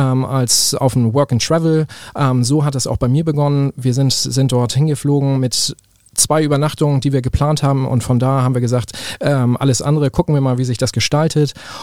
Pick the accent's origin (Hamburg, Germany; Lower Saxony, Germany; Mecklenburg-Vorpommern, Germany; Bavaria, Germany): Hamburg, Germany; ich als Hamburger Junge habe natürlich hier auch in Hamburg meine Ausbildung als Hotelfachmann gemacht